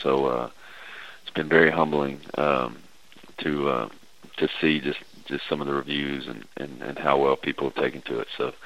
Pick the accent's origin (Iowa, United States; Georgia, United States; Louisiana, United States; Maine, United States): Louisiana, United States; the only thing that tied all those songs together was my home state of Louisiana.